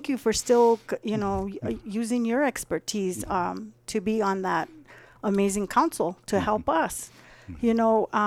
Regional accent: Ensenada, New Mexico, United States; now in Tesuque, United States; I'm from northern New Mexico, Tierra Maria, Ensenada. I was raised in Ensenada. I have two amazing, beautiful parents and brothers and familia from up north, but I make my home here in Tezuque

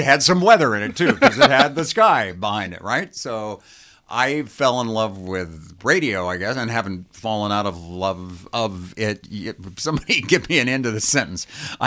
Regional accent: Indiana, United States; I grew up in Northeast Indiana, so I would watch the TV guys there.

